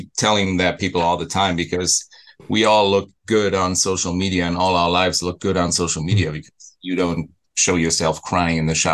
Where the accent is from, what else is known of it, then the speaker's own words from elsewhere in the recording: Germany; now in Los Angeles, United States; Yeah, so it's because I came to LA from Germany, actually.